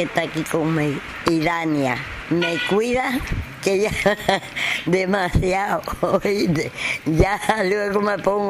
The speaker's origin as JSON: {"language": "Spanish", "region": "Las Tunas", "country": "Cuba", "tie": "born or raised there", "also_born_or_lived": "Guayos"}